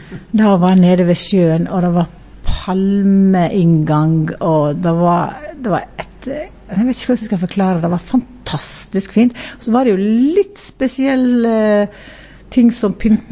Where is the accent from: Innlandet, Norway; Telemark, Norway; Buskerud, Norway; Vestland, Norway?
Vestland, Norway; Veitastrand; Litt større enn Veitastrandir, ja. Der jeg kommer ifra